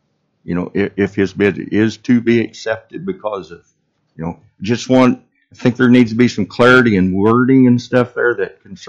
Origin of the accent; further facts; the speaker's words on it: Delta Junction, Alaska, United States; I'm from Delta Junction, Alaska, where I own a beef cattle ranch and raise most of my own feed.